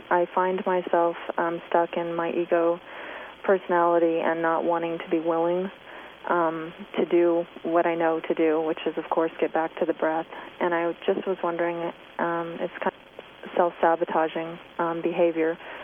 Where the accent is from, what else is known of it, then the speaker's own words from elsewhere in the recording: Austin, Texas, United States; see you in my hometown of Austin, Texas, in January as well.